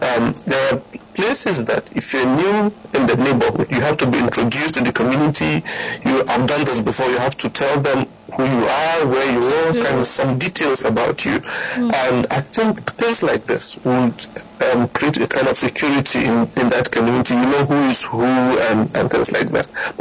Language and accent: English; Abuja, Federal Capital Territory, Nigeria; First things first, I was born and brought up in Abuja, so I kind of strike a balance.